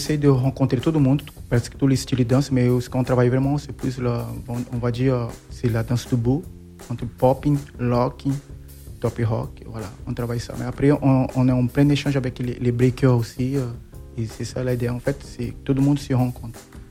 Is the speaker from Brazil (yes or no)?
yes; Brazil; now in France; Ok, moi je viens du Brésil.